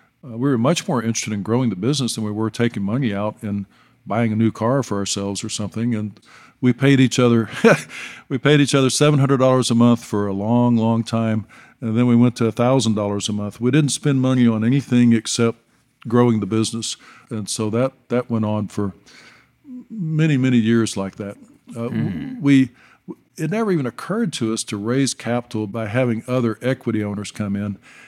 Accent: Dallas, Texas, United States; Well, you know, we grew up in Dallas.

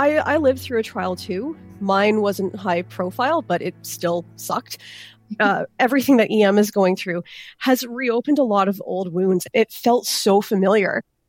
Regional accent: Canada; because we are Canadian, we do see hockey as our game.

